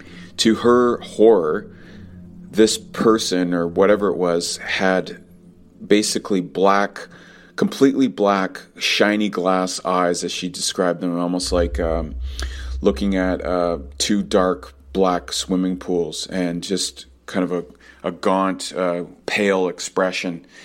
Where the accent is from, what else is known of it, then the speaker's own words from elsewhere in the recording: Vancouver, British Columbia, Canada; I'm from Vancouver, British Columbia.